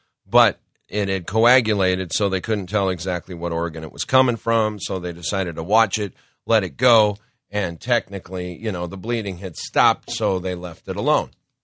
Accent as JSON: {"language": "English", "region": "Montana", "country": "United States", "said": "He was driving a four-wheeler, and we're from Montana."}